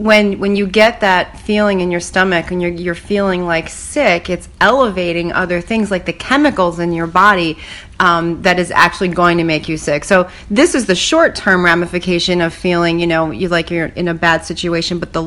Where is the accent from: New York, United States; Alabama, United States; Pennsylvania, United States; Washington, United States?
Pennsylvania, United States; accent: Delaware County; Because I try to rid the Delaware County from my voice.